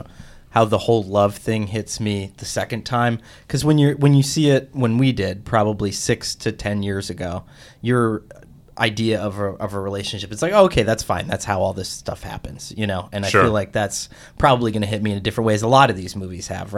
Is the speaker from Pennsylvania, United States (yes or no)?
yes; Pennsylvania, United States; we're both from Pennsylvania, that most people from Pennsylvania have seen any sort of seminal movie of that time